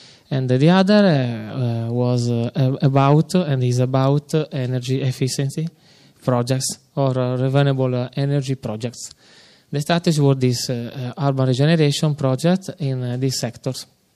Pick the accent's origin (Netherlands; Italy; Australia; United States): Italy; Sardinia; English is a second language; I come from Sardinia, the second largest island in the Mediterranean Sea.